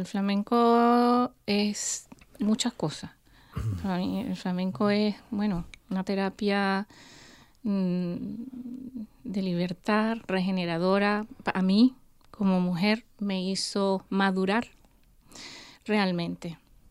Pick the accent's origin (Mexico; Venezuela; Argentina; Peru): Venezuela; now in Vancouver, Canada; Por supuesto, soy venezolana y quiero mucho mi país. Pero de una forma u otra, cuando salí de mi país en el 96 con el corazón un poco rotito